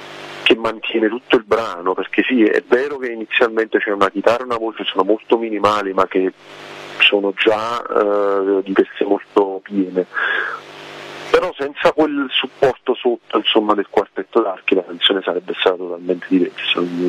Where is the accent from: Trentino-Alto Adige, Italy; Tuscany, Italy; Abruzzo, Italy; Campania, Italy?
Campania, Italy; Bacoli; la più vicina è il 6 ottobre dalle nostre parti a Bacoli, in provincia di Napoli